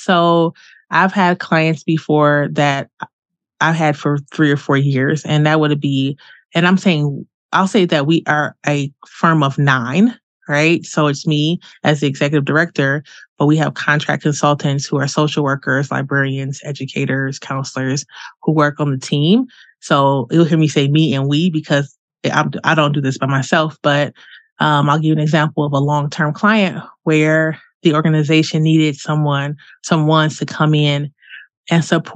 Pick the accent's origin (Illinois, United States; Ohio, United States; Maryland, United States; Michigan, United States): Michigan, United States; Detroit; now in Denver, United States; I am originally from Detroit. I live in Denver